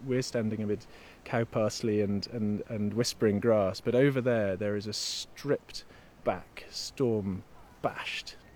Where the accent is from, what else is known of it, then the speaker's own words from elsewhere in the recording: East Midlands, United Kingdom; I was brought up in North Nottinghamshire, a very unmountainous landscape, green sward and arable fields.